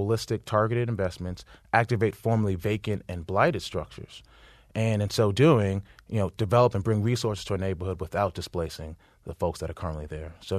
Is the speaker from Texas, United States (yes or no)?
no; Queens, New York, United States; I grew up in South Jamaica, Queens, went to school in Upper East Side, went to Columbia.